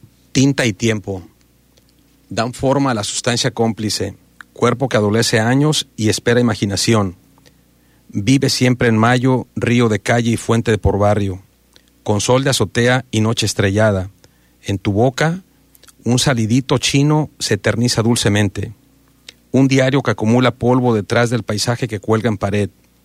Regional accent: Atenguillo, Jalisco, Mexico; born there; Yo nací en Atenguillo

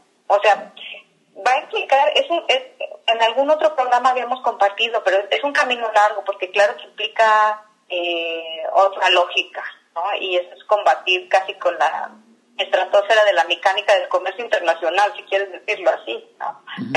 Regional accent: Puerto Vallarta, Jalisco, Mexico; yo crecí aquí en Vallarta, soy vallartense

